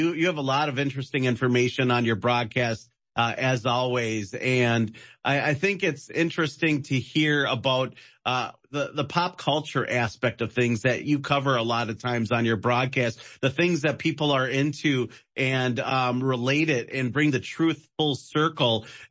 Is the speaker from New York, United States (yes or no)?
no; Milwaukee, Wisconsin, United States; I'm from Milwaukee, Wisconsin.